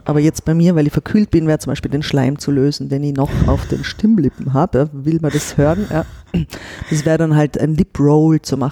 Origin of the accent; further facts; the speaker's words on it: Westendorf, Tyrol, Austria; also born or lived in Innsbruck; Also meine Eltern haben vorher in Innsbruck gewohnt, aber ich war dann schon, ich war halt Baby noch und dann bin wirklich groß geworden dann in Westendorf. Das ist ein ganz kleines Dorf bei Kitzbühel.